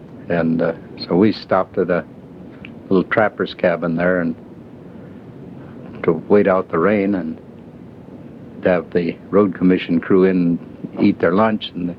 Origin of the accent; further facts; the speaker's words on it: Everett, Washington, United States; I had a friend from my hometown of Everett